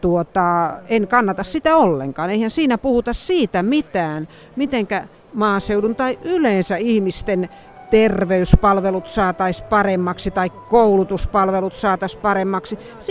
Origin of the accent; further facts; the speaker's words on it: Lapua, South Ostrobothnia, Finland; minähän olen maaseudun ja maatalon tytär. Mä oon syntynyt Lapua Hirviöillä semmoisessa pienessä kylässä ja koko lapsuuteni oon tehnyt maataloustöitä. Eli tiedän, mitä on elämä maaseudulla ja tälläkin hetkellä elän Lapuan kirkon kylällä ja sitten Helsingissä ja sitten vähän Brysselissä ja Strasbourgissakin.